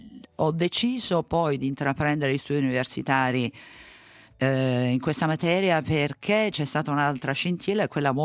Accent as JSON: {"language": "Italian", "town": "Lecce", "region": "Apulia", "country": "Italy", "tie": "born or raised there", "moved": "yes", "lives_now": "Switzerland", "said": "Io sono salentina, la mia città natale è Lecce, la mia famiglia è originaria, è una famiglia diciamo storica della città."}